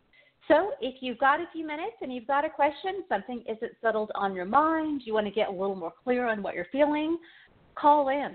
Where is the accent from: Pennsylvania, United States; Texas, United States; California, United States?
Texas, United States; Oh, from Texas. I'm from Texas.